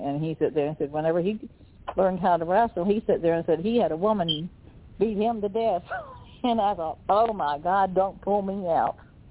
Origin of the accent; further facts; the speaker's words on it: Texas, United States; And then, you know, I'm from Texas, and I always pulled off the Texas angle.